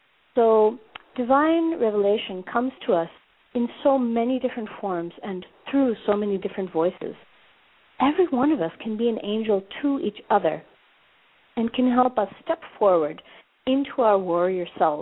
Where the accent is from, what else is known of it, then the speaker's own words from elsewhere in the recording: Minneapolis, Minnesota, United States; now in California, United States; 8 a.m. in my hometown of Minneapolis